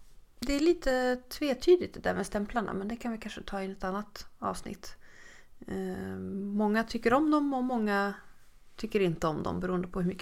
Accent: Sweden; Men när vi sa att vi var från Sverige, då dottern på en gång, och bara, åh, jag måste berätta för pappa!

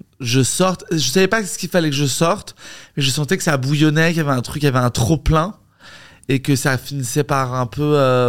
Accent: Paris, Île-de-France, France; born there; j'ai 36 ans, je suis né à Paris

